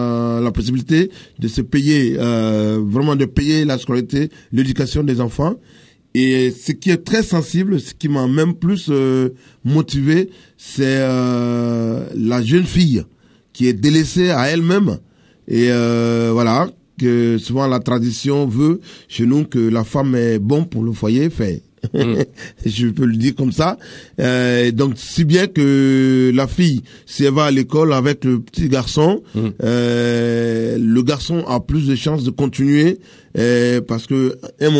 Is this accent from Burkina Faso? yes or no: yes; Burkina Faso; l'école est peut-être payante chez nous au Burkina Faso